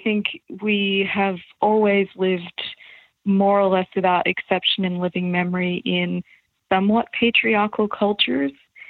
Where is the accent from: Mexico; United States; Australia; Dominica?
Australia; For those listeners who aren't familiar, as I wasn't being Australian